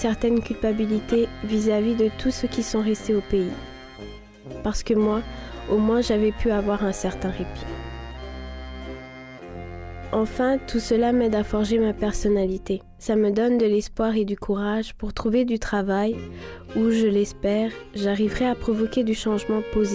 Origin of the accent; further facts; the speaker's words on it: Burundi; now in Canada; Il y a 6 ans, j'ai quitté mon pays d'origine, le Burundi, pour m'installer au Canada afin d'y avoir une vie meilleure.